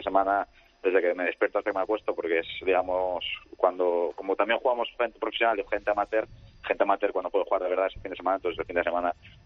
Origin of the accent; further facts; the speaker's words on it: Oviedo, Asturias, Spain; De Oviedo, Oviedo.